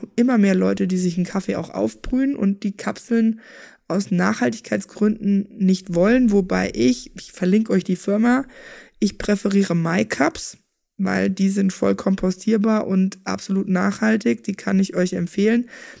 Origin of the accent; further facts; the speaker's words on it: Bavaria, Germany; Bei uns in Bayern brauchst du natürlich ein gescheites Bierglas, du brauchst ein Weizenglas.